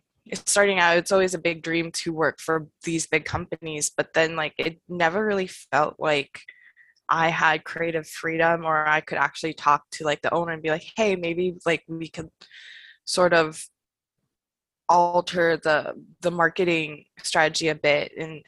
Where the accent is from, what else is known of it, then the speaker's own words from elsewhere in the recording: Los Angeles, California, United States; I'm actually from Los Angeles, so I'm off of Los Angeles. Like we're based out of Palos Verdes, but we like to say Los Angeles because that's what the world knows.